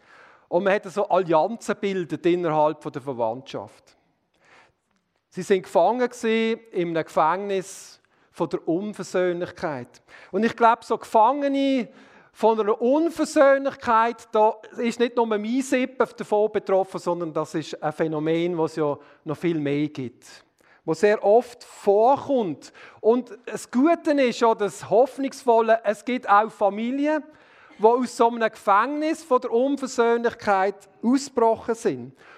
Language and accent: German; Trentino-Alto Adige, Italy; Die spielt in Norditalien, um genau zu sein, genau in meiner Heimat, dort wo ich herkomme. Zwei Dörfer weiter.